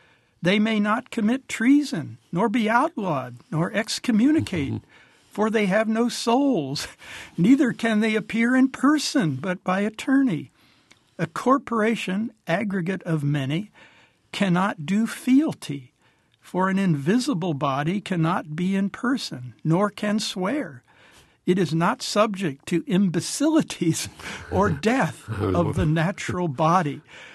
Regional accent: Dayton, Ohio, United States; as I got interested in this from my own experience in Dayton, growing up in Dayton.

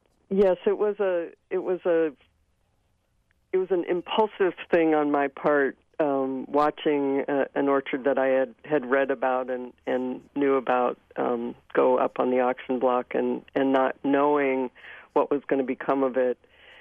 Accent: Iowa, United States; These days, I think Wisconsin is a state that has more diverse agriculture probably than my home state of Iowa.

